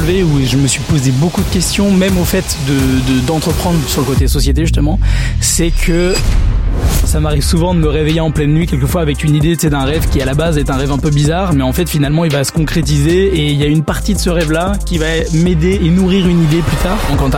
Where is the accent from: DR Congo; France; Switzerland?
France; Nouvelle-Aquitaine; j'ai grandi dans la campagne. Je viens des Deux-Sèvres, dans le Poitou-Charentes, entre Niort et Poitiers, pour ceux qui connaissent pas.